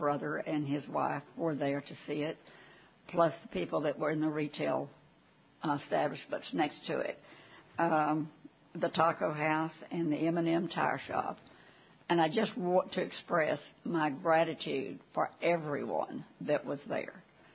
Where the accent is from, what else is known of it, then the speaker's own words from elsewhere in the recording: Farmers Branch, Texas, United States; from Farber's Branch, 14140 Southern Pines Drive.